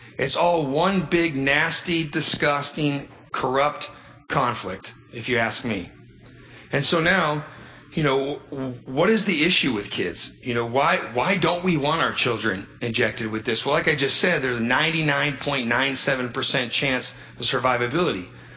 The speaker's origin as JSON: {"language": "English", "region": "Nevada", "country": "United States", "said": "I'm a lawyer from Nevada"}